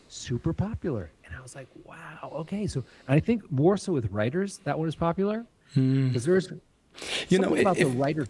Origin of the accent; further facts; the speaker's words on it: Georgia, United States; Like, oh, I grew up in Georgia.